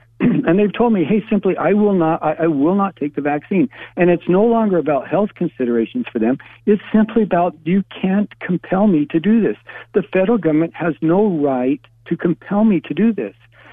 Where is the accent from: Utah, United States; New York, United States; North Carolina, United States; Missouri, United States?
Utah, United States; Salt Lake City; And when you see cities like my hometown of Salt Lake City, who set up a hotline